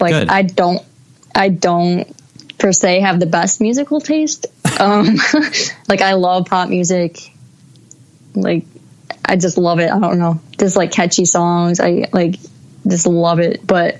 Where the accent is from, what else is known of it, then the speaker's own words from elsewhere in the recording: Detroit, Michigan, United States; I actually live like 20 minutes north, so I can't really like call myself a Detroiter